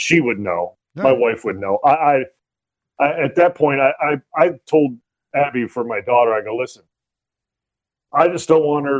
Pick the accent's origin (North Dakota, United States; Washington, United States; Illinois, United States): Illinois, United States; Chicago; I mean, growing up in a suburb of Chicago, I mean, Jordan was A1.